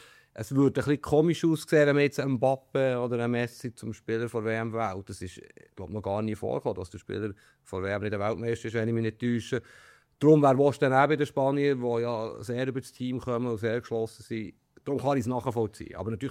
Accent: Switzerland; ich weiss, wir sind Schweizer und so, aber ich bin ja nicht unbedingt ein riesen Schweiz-Fan.

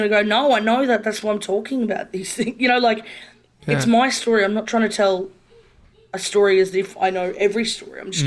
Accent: Brisbane, Queensland, Australia; I grew up in Brisbane. There was no blackfellas here.

